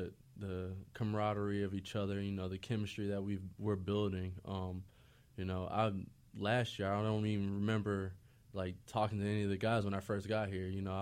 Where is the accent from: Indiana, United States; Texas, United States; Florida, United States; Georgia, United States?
Florida, United States